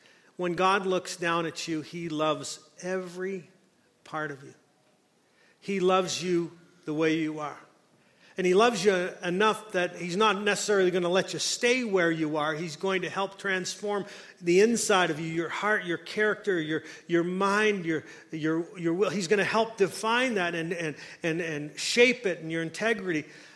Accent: Scotland, United Kingdom; I come from Scotland

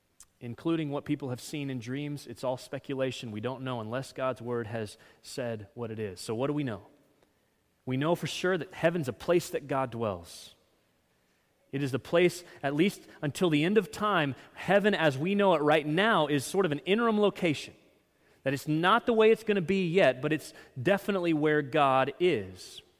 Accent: Texas, United States; I'm a decent person. I'm a Texan.

